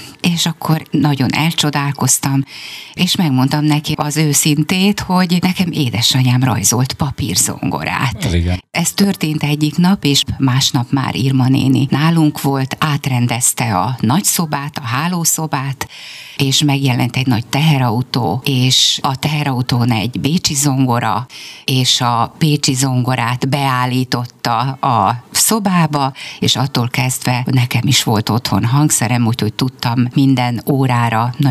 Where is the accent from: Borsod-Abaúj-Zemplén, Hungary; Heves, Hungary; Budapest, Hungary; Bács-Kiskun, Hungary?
Bács-Kiskun, Hungary; Kiskunhalas; born there; kiskunhalasi születésű vagyok